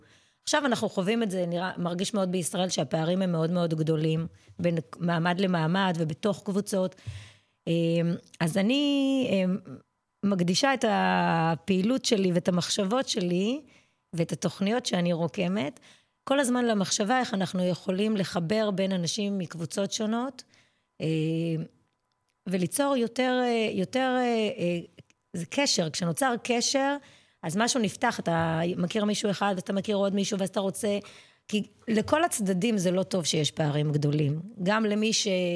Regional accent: Olesh, Central District, Israel; also born or lived in Rishon LeZion; גדלתי במושב עולש. ההורים שלי הם מראשון במקור, והם כשהייתי בת 21 או 2, הם מכרו וחזרו לראשון.

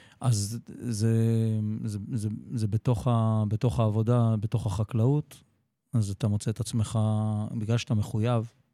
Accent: Kfar Vitkin, Central District, Israel; also born or lived in Netiv HaAsara; now in Sdot Yam, Israel; אבא שלי היה בצבא קבע, וגרנו בסחירות בכפר ויטקין.

